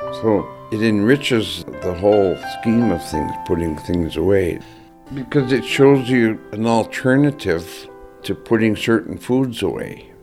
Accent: Nome, Alaska, United States; born there

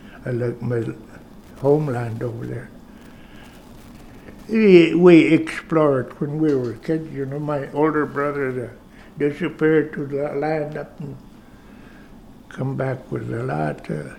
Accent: Northeast Cape, Alaska, United States; I was born in St. Lawrence Island, Northeast Cape, Sivak, 1936.

